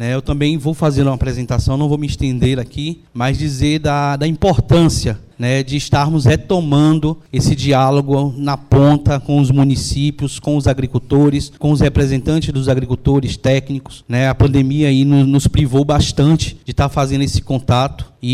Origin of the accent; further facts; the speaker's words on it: Bahia, Brazil; now in Brasília, Brazil; Sou baiano, sou nordestino, estou lá em Brasília